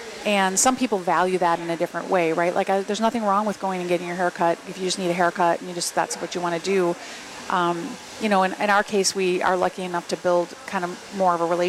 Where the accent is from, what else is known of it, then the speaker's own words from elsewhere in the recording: Madison, Wisconsin, United States; I mean, I didn't grow up in a small town. I grew up in Madison.